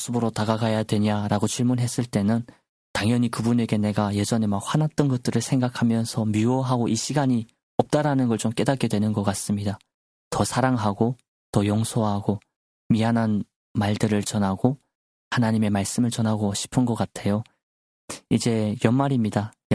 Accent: North Korea; now in South Korea; 저 북한 땅에 우리 고향에도 소망이 있는 것 같고요.

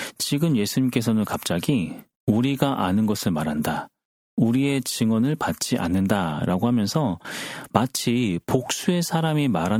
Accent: South Korea; born there; 저는 남조선에서 태어났기 때문에 당연히 국적이 남조선 사람으로 되어 있습니다.

